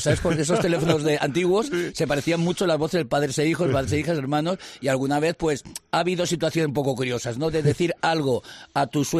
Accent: Spain; mi tierra natal, donde me crié, ¿no? Desde Gerona hasta Cádiz.

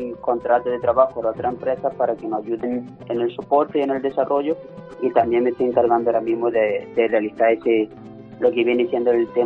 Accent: Jaén, Andalusia, Spain; yo soy de Jaén, y entonces estudiando también en la Escuela Politécnica Superior de Jaén, había vivido siempre con mis padres

